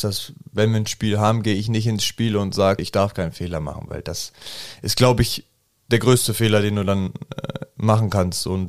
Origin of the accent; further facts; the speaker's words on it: Münster, North Rhine-Westphalia, Germany; born there; Es ist halt meine Geburtsstadt und ich habe halt immer noch meine ganze Familie dort.